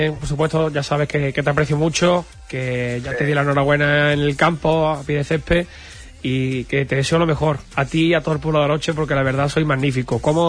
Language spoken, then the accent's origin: Spanish; Bollullos Par del Condado, Andalusia, Spain; a pesar que soy de Bollullo, es que lógicamente pues iba con mi equipo